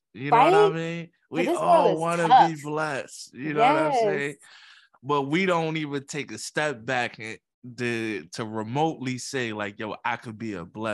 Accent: Bronx, New York, United States; it's everybody I know and I grew up with in the Bronx

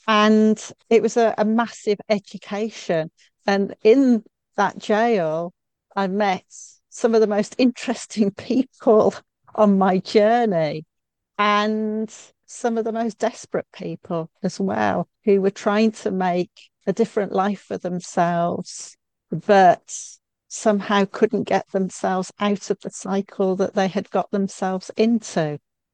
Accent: West Midlands, United Kingdom; So I'm born and bred in the West Midlands, or as some people might like to say, the Black Country. And so really I've lived all of my life around this area

